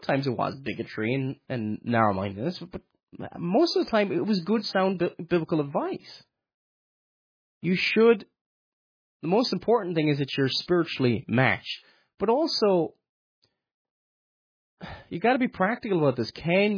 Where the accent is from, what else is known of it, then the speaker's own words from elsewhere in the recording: Ireland; And because, look, I'm Irish. Irish people speak completely different.